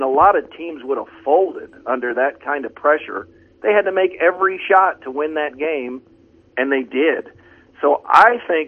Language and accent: English; United States; like most people of Irish heritage in the United States, I've always grown up at least partly rooting for Notre Dame in any sport at all times.